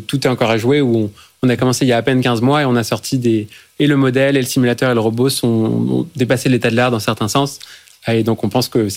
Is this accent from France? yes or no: yes; France; Je suis français.